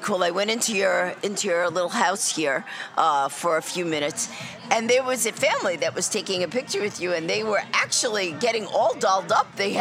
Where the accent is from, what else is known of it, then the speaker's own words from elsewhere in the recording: Queens, New York, United States; I'm from Queens, so I used to call you Santa Claus without the T.